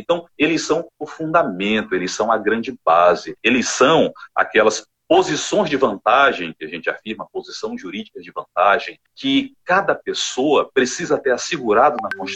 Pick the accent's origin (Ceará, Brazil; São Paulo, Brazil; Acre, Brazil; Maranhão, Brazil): Acre, Brazil; Tarauacá; Não sou de Rio Branco, sou de uma cidade mais desenvolvida, melhor do que Rio Branco, que é Tarauacá.